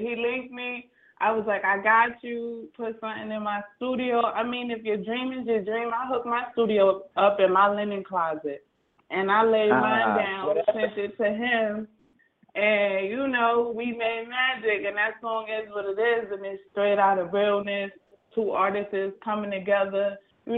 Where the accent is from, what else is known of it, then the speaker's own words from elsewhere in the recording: Brooklyn, New York, United States; now in North Carolina, United States; I live in North Carolina, but I'm from Brooklyn.